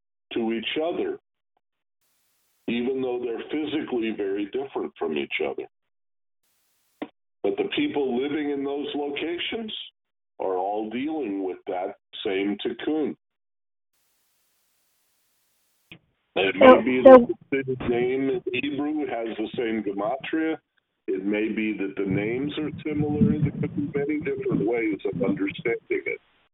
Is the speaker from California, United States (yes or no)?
yes; Los Angeles, California, United States; born there; I was born in Los Angeles.